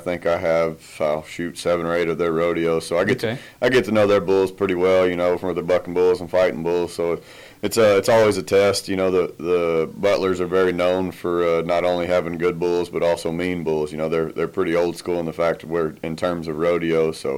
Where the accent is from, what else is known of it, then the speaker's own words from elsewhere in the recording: Haskell, Texas, United States; now in Granbury, United States; I'm from Haskell, Texas. Okay. Yeah, I grew up out in West Texas. I live in Granbury now